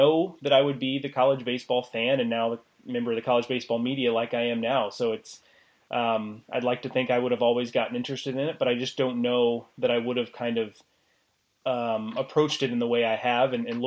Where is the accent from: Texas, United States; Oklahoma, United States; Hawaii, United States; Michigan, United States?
Texas, United States; Houston; you know, I grew up in Houston, and my formative years of being a sports fan, if you will, and a part of that was college baseball, was kind of the late 90s and early aughts